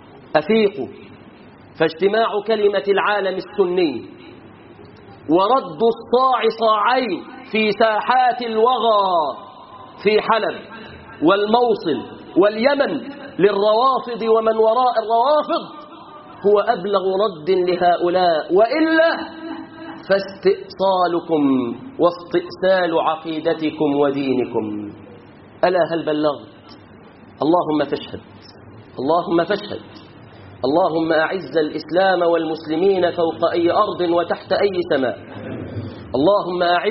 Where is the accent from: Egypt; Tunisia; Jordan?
Egypt; اللهم احفظ بلادنا مصر من الغلاء، واحفظ بلادنا مصر من الوباء، واحفظ بلادنا مصر من القتل وتناثر الأسلاء.